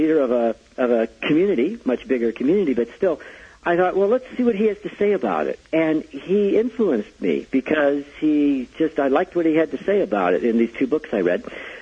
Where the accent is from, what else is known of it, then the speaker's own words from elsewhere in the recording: Chicago, Illinois, United States; And I come from Chicago, and I remember when I first moved there, my best friend in Chicago said